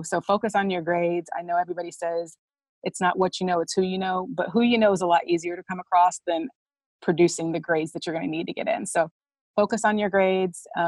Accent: Oklahoma, United States; I had to learn my value because I grew up in Oklahoma

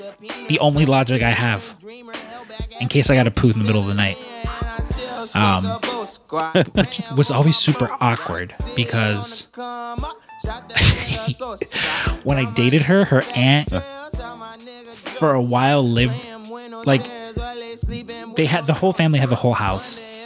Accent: Montana, United States; And of course, I'm originally from Montana.

